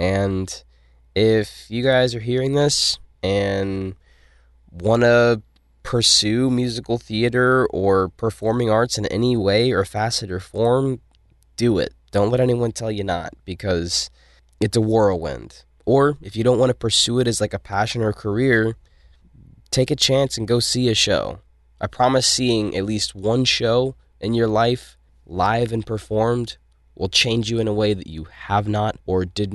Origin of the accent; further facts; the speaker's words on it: Nashville, Tennessee, United States; I'm from Nashville, Tennessee